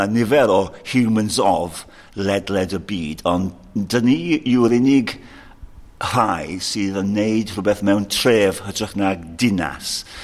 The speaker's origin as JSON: {"language": "Welsh", "town": "Aberystwyth", "region": "Wales", "country": "United Kingdom", "tie": "born or raised there", "said": "Wy'n brodor o Aberystwyth, wedi byw yma gydol fy oes"}